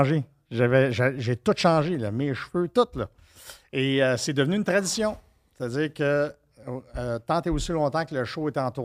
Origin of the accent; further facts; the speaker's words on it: Quebec, Canada; Et le fait que je venais du Québec, il m'avait vraiment pris sous son aile